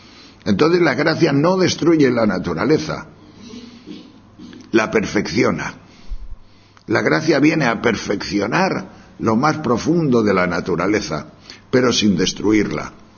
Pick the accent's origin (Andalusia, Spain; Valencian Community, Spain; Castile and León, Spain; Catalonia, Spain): Castile and León, Spain; León; Y además soy de León, y nací en un prado, debajo de una vaca.